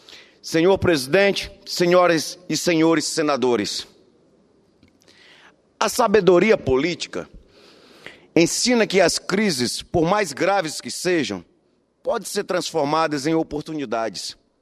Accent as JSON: {"language": "Portuguese", "town": "Cruzeiro do Sul", "region": "Acre", "country": "Brazil", "tie": "born or raised there", "said": "a questão da dengue no meu município, na minha terra natal, Cruzeiro do Sul"}